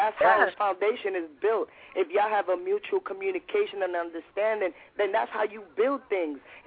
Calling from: Harlem, New York, United States; I'm calling from Harlem.

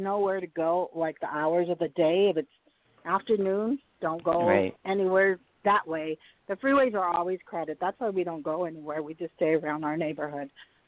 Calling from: Los Angeles, California, United States; California.

